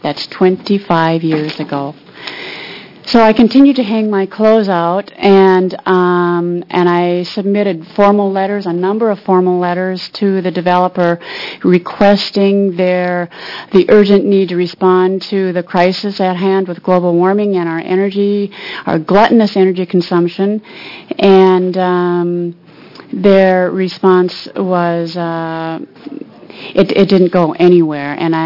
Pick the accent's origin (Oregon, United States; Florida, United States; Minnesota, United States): Oregon, United States; Bend; I am from Bend, Oregon, and I am absolutely thrilled to be here to be discussing this bill.